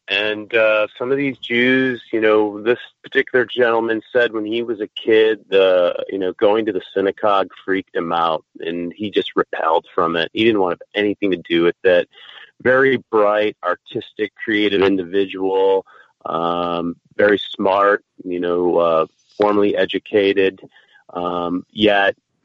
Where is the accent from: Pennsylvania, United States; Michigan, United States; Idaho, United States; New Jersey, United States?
Michigan, United States; Detroit; The first concert I ever saw growing up in Detroit was at Cobo Arena, and it was … Crest of the Nave Tour.